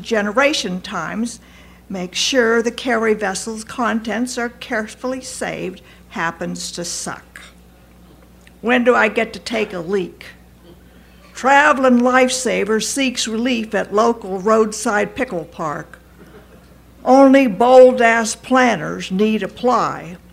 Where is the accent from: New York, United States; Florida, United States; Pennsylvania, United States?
Pennsylvania, United States; I grew up in Erie County, and of course I-79 goes from Pittsburgh to that.